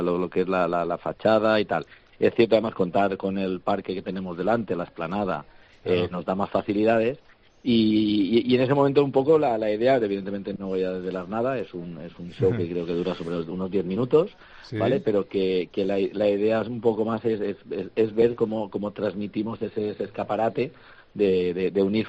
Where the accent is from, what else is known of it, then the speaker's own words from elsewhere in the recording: Valencian Community, Spain; más del 95% del equipo somos valencianos